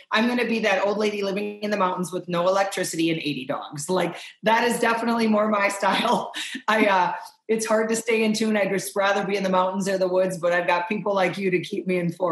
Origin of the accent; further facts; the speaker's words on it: Wisconsin, United States; he'd let me tag along hunting pheasants in Wisconsin. I grew up in Wisconsin.